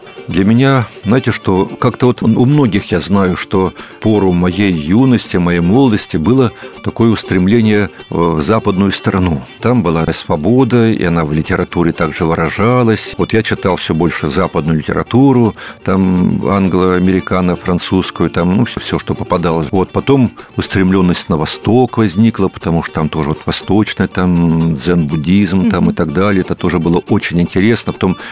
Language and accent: Russian; Siberia, Russia; Я вырос в Сибири, в городочке маленьком.